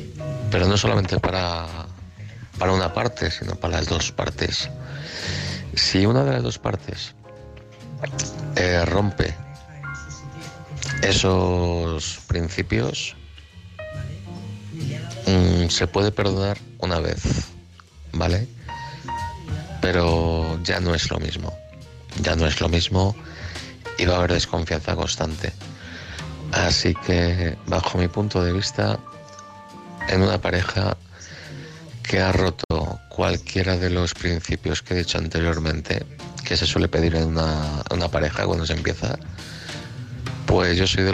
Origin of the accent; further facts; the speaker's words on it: Madrid, Community of Madrid, Spain; de Madrid, un saludo a todos y buenas noches.